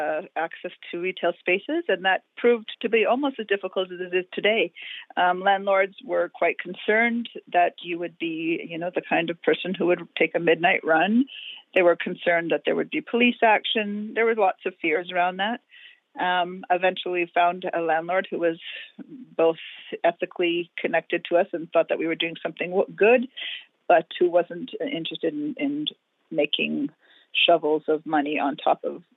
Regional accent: Vancouver, British Columbia, Canada; I grew up in East Vancouver.

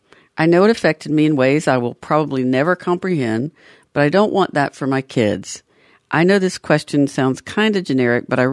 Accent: the South, United States; I'm from the South, and we think everything's funny, and it's mostly cutting down.

